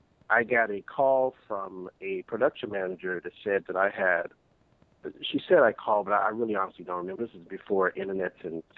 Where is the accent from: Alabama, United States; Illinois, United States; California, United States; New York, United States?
Illinois, United States; Chicago; So after talking with Seth and coming from Chicago, because I'm really from Chicago, we thought about doing something around gun violence.